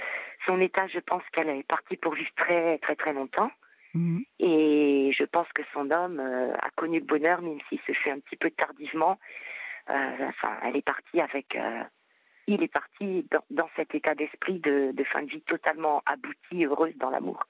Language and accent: French; Pau, Nouvelle-Aquitaine, France; born there; Donc j'ai 48 ans. Je suis née à Pau.